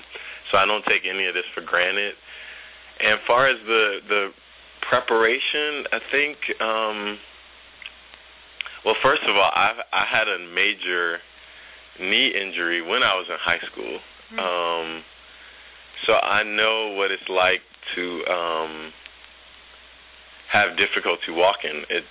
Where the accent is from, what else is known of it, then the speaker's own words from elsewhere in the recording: Milwaukee, Wisconsin, United States; I grew up in Milwaukee